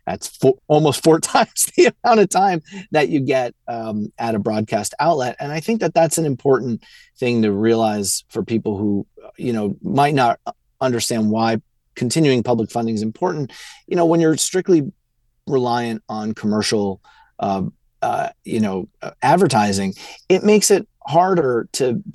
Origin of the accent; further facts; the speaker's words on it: Queens, New York, United States; I'm from Queens. I grew up 2 miles from the stadium. I could see the glow of the lights from my house.